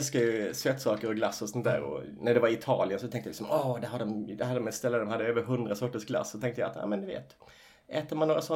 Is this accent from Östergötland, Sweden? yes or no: no; Gullbrandstorp, Halland County, Sweden; Väldigt småstads, i Gullbrandstorp där jag växte upp. Ah. Utanför Halmstad.